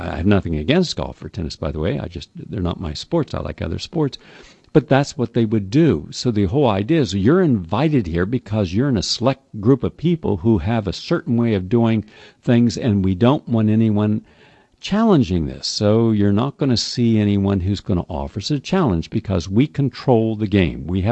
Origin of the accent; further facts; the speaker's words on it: West Virginia, United States; I'm this guy from West Virginia. I don't think anyone in West Virginia ever owned a tuxedo.